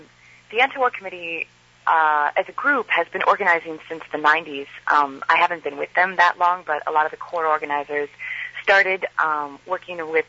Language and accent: English; Minneapolis, Minnesota, United States; It's a neighborhood in Minneapolis. I'm from the Twin Cities